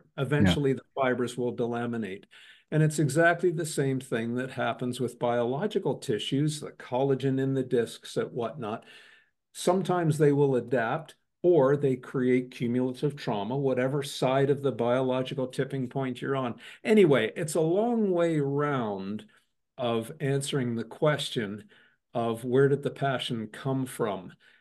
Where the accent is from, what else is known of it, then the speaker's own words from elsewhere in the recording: Canada; I was obviously growing up in Canada as a young kid playing hockey